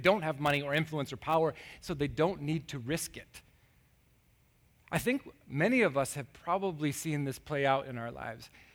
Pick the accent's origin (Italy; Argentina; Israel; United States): United States; it is hard to read this passage as an American without a little bit of a cheek pucker